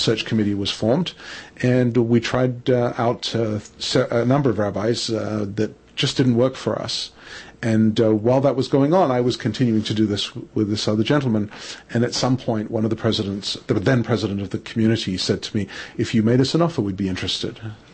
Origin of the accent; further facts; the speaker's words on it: London, United Kingdom; And I was born and raised in London, as I say, in Jewish schools. I went to a Jewish boarding school.